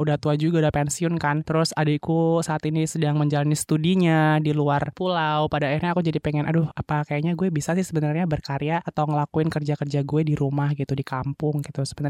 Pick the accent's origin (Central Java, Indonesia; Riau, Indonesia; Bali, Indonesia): Bali, Indonesia; also born or lived in Lampung / Sumba; Lahir di Lampung, kecil di Bali, terus pindah ke Sumba, moving-moving.